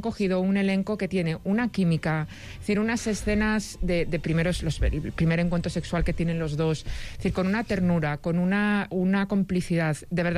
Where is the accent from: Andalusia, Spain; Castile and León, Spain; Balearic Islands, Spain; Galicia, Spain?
Galicia, Spain; yo que soy gallega, ya sé que los gallegos os encantamos, a pesar de que yo he perdido bastante el acento.